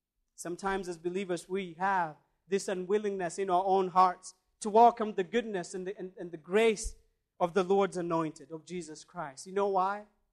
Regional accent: Kenya; Being a Kenyan, I probably would have run faster than that.

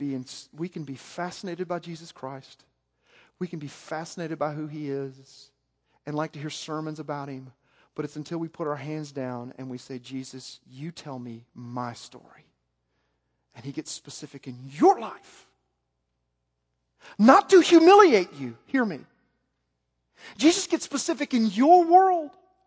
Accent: Arkansas, United States; No one in my life has ever lived north of the Mason-Dixon line, so I'm so one of you. I know I'm from Arkansas.

